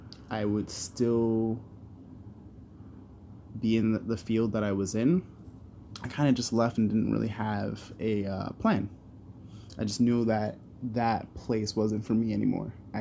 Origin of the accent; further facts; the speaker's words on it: New York, United States; So I grew up in New York, Bronx, New York to be specific. I was born and raised in the in the apartment that I am currently living in.